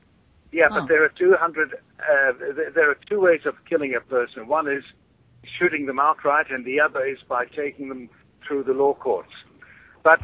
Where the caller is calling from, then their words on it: South Australia, Australia; I'm sitting in a car. I'm 100 kilometers from Adelaide, and I'm almost in the middle of nowhere